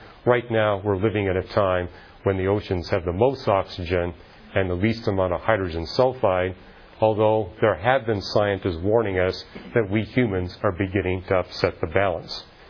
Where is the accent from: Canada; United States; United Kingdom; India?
Canada; I grew up in Canada. We're still seeing the end of the last ice age in Canada